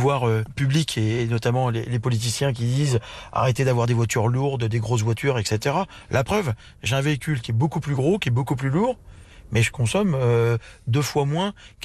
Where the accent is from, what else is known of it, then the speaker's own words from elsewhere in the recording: Le Mans, Pays de la Loire, France; born there; Je suis né au Mans. Et je suis né juste à côté du virage du Tertre Rouge